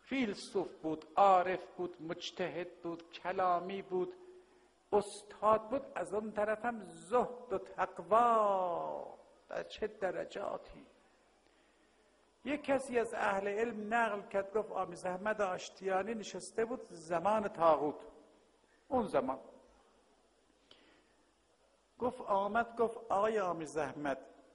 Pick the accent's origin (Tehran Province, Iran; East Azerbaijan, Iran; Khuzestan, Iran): Tehran Province, Iran; Tehran; یه محله هست محله امیریه در تهران، ما اونجا بزرگ شدیم، نسبتا محله متدینین بود.